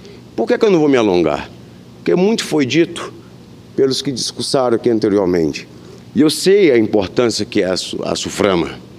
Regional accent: Cruzeiro do Sul, Acre, Brazil; a minha terra natal, Cruzeiro do Sul

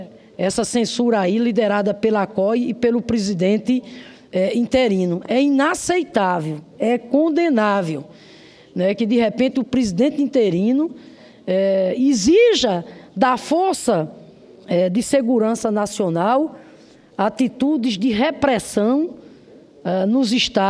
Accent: Rio Grande do Norte, Brazil; lá do meu estado, o Rio Grande do Norte

